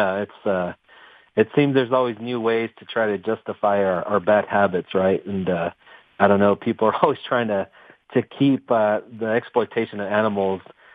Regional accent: Texas, United States; I'm from Texas, and so I get it, man.

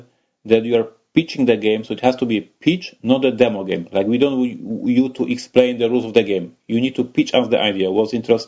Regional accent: Poland; born there; English is a second language; I would say that I am lucky that I was born in Poland, that is a big country in Europe.

